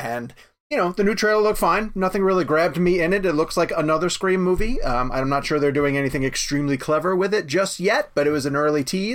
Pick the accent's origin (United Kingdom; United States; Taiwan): United States; Charlotte, North Carolina; David, I'm from Charlotte, North Carolina.